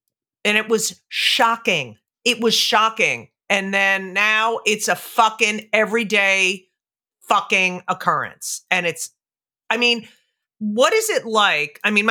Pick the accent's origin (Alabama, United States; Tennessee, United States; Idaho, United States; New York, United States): New York, United States; I'm from New York, so It's the path is always theater to TV film.